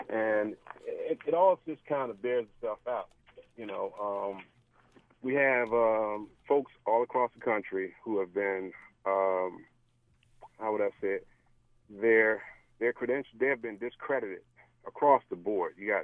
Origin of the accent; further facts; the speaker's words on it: Washington, District of Columbia, United States; Actually, I'm from Washington, D.C., but I happened to stop out here in College Park to stop at the cleaners.